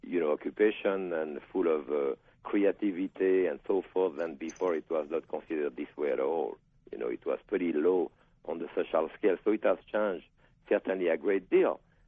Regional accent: Connecticut, United States; accent: Yankee; I live in Connecticut, so you can recognize my Yankee draw.

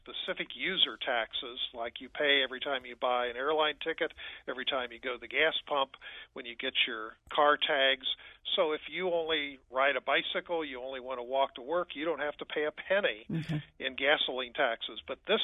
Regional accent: Coshocton, Ohio, United States; And I also have to confess that as a young person growing up in Coshocton, Ohio, I love toy trains, had a big board with them.

